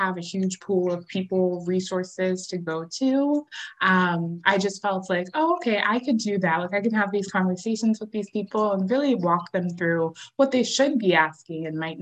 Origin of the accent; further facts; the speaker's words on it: United States; my parents moved here from Haiti, and I grew up in the States